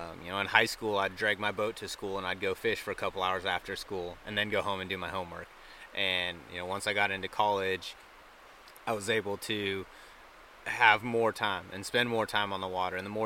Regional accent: Coeur d'Alene, Idaho, United States; born and raised in Idaho, in the northern part of Idaho around Coeur d'Alene and kind of the surrounding areas

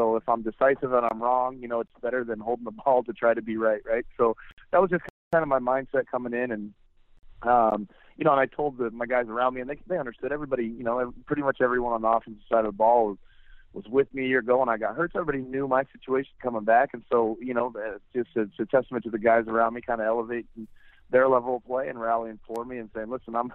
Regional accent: Oregon, United States; Well, I grew up in Oregon, so I have a Pacific Northwest resident card that gets me around this part.

